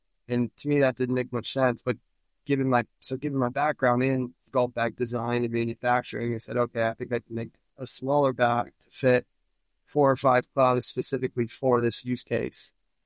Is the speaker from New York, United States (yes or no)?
no; California, United States; also born or lived in China; It just so happened to be I'm from North County, San Diego.